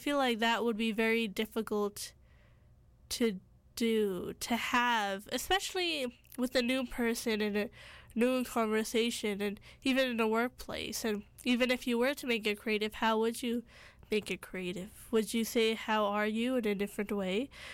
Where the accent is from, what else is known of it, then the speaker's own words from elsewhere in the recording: India; We are a Punjabi-speaking family. We are Indian, Sikh.